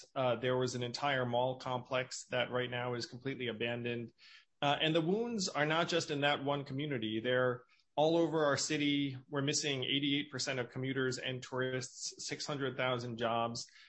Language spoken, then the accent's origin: English; New York City, New York, United States; I'm running for mayor because I'm a New Yorker